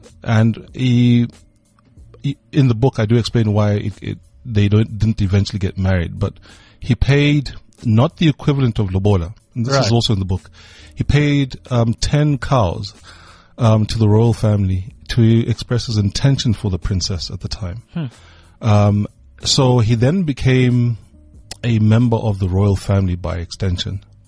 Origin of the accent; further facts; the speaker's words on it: Eswatini; moved away as an adult; now in South Africa; Yeah, I'm very much Swazi.